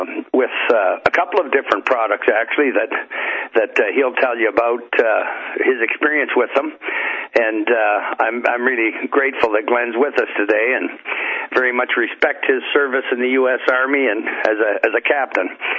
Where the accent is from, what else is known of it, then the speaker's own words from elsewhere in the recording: Canada; I must say, as a Canadian and frequent visitor to the United States, I truly respect your President Trump's focus and attention